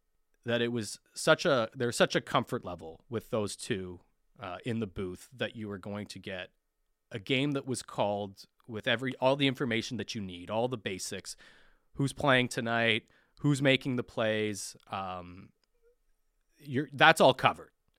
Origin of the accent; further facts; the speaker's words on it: North Vancouver, British Columbia, Canada; so I grew up in Vancouver. I guess more specifically North Vancouver, but I grew up in the area.